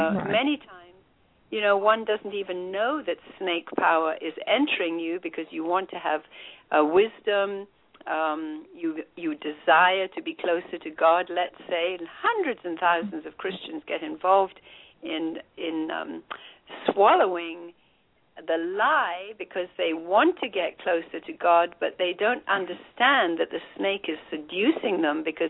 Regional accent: India; moved away as an adult; I was born and raised in India, and I lived there for the first 20 years of my life.

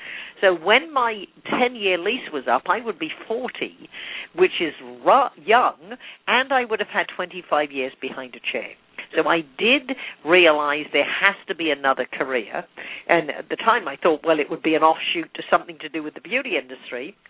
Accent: England, United Kingdom; moved away as an adult; now in United States; I came from England. I was a hairstylist. I arrived at 20 with no contacts, nowhere to live, $500

